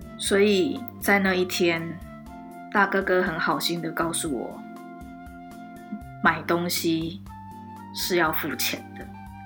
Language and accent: Chinese; Fuzhou, Fujian, China; 因为我小时候住在福州，在那个军营旁边的小眷村里，我们是没有所谓的便利商店，而是只有干妈店。